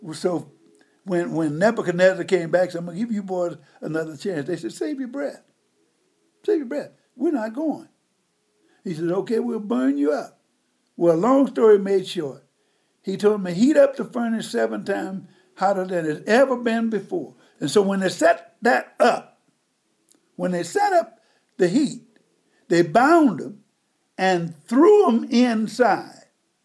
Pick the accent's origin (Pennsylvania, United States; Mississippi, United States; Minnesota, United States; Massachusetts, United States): Mississippi, United States; Byhalia; I was born and raised on plantation in Bahia, Mississippi. And if you know where Memphis is, it's about 20 miles, maybe 15 to 20 miles southeast of Memphis, Tennessee.